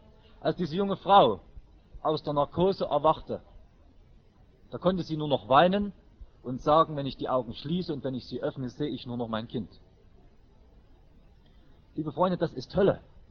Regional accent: Saxony, Germany; Bei uns im Erzgebirge ist zu DDR-Zeiten schon eine Gruppe gegründet worden

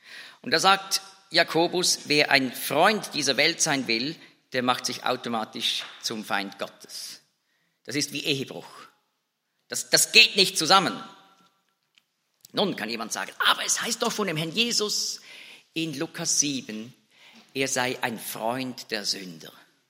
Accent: Zurich, Switzerland; als Teenager auf dem Zürcher Bahnhof

